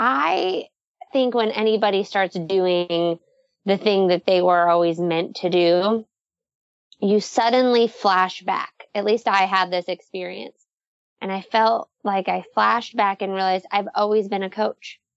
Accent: Michigan, United States; now in Nashville, United States; Well, I am a Midwest girl living in the South. I'm originally from Michigan, and I love that connection with you, Amber.

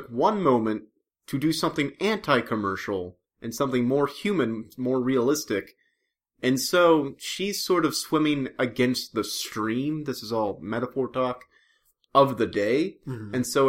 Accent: New Orleans, Louisiana, United States; You know what's weird? I grew up in New Orleans.

